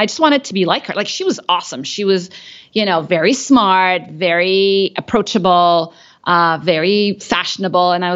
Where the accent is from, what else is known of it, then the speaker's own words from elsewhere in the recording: Cairo, Cairo Governorate, Egypt; also born or lived in Middle East; So I am Egyptian. So I grew up in Cairo and around the Middle East.